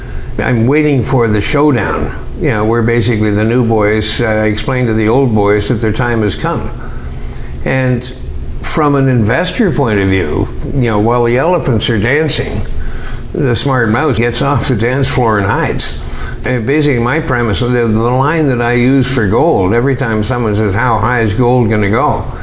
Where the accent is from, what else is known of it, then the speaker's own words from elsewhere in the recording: Canada; Being a Canadian